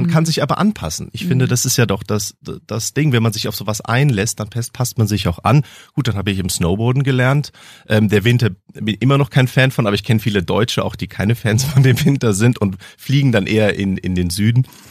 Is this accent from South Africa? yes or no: yes; South Africa; now in Germany; ich komme ja aus Südafrika, nächstes Jahr ist die WM